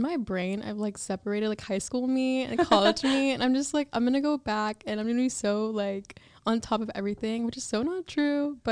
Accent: Maryland, United States; I was so worried, especially because I'm from Maryland, right? So I'm so far away from home. I never have been this far away ever in my whole entire life.

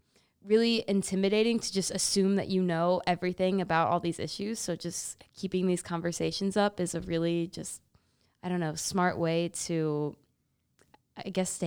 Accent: Missouri, United States; I came from Missouri, and my high school, like, I'm not going to lie, it was probably 99% white.

